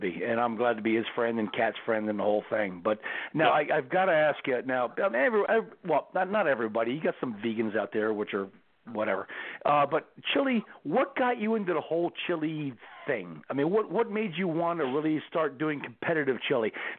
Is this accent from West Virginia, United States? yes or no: no; New Jersey, United States; my Lord, I'm from New Jersey.